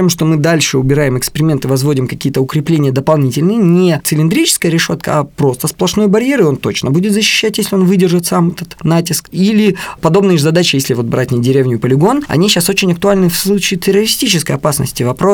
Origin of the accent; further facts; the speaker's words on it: Berdsk, Novosibirsk Oblast, Russia; в моем родном городе Бердске, рядом с Новосибирском